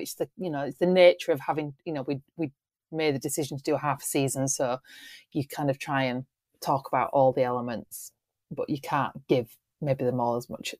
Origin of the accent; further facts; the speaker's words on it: England, United Kingdom; I literally just wrote, the English are bad buggers, and as an English person, I'm allowed to say that.